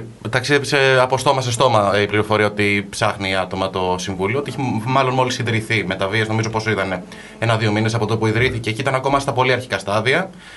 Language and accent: Greek; Athens, Attica, Greece; Εγώ είμαι Αθήνα κανονικά.